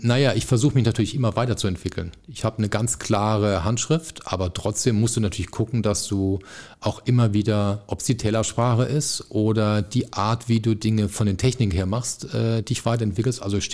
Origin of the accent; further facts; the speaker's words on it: Electoral Palatinate (Kurpfalz), Germany; now in Hamburg, Germany; Also ich bin im Herzen bin ich zwar Kurpfälzer und wenn jetzt hier einer am Tisch sitzen würde, der Dialekt spricht, ich würde sofort in meinen Dialekt zurückfallen. Also im Herzen bin ich Kurpfälzer, aber ich liebe Hamburg, ich bin in Hamburg zu Hause